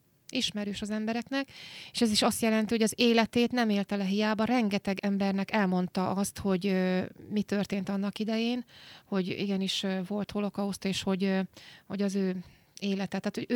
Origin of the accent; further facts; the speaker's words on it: Borsod-Abaúj-Zemplén, Hungary; first language Hungarian; nekem, mint magyar embernek, aki itt született, a nyelvem is magyar, és tényleg szeretem ezt az országot, és azért is költöztem haza Borsod-Zemplén megyén, és szeretem ezt a megyét, az otthonomat, a szülőföldemet